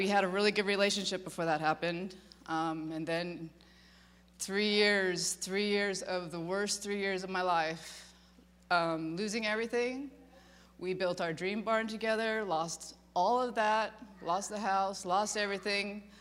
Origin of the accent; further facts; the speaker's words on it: Reno, Nevada, United States; I'm from Reno. I'm a Nevada chick through and through.